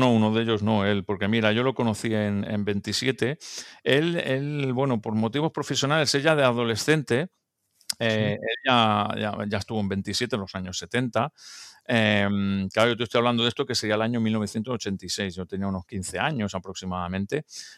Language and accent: Spanish; Barcelona, Catalonia, Spain; born there; also born or lived in Sant Boi de Llobregat; now in Sitges, Spain; soy de la provincia de Barcelona, nací en Barcelona, aunque estuve muchos años viviendo en una provincia que se llama Sant Boi de Llobregat, y luego fui cambiando a otros sitios y en la actualidad estoy viviendo en la población costera de Sitges